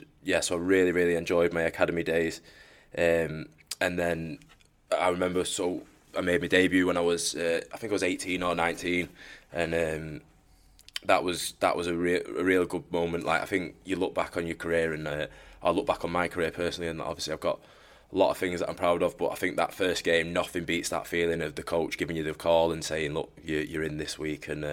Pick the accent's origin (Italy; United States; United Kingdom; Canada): United Kingdom; Warrington, North West England; so we decided to stay in Warrington, and Warrington put a great 4-year deal to me, and you know, my hometown club.